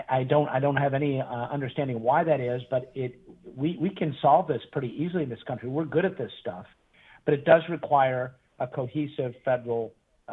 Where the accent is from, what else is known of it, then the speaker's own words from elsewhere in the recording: Detroit, Michigan, United States; I grew up in the Detroit area.